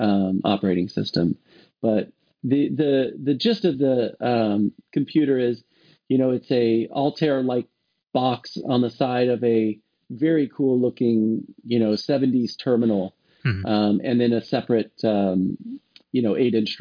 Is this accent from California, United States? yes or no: yes; San Diego, California, United States; And I just love that I'm actually from San Diego